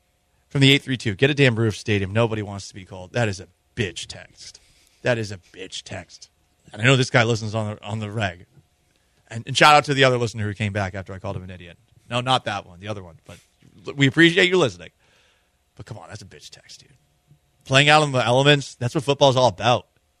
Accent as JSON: {"language": "English", "region": "Massachusetts", "country": "United States", "tie": "born or raised there", "said": "Because growing up in Massachusetts, I went to a bunch of Patriots games"}